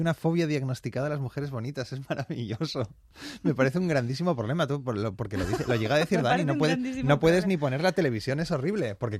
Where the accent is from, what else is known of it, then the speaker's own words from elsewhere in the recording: Bilbao, Basque Country, Spain; porque yo soy de Bilbao, no puedo entrar y decir